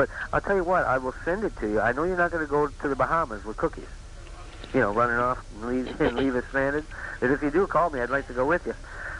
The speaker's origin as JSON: {"language": "English", "town": "Dubuque", "region": "Iowa", "country": "United States", "lives_now": "Phoenix, United States", "said": "I'm from Dubuque, actually, so... But I'm calling you down here from Phoenix."}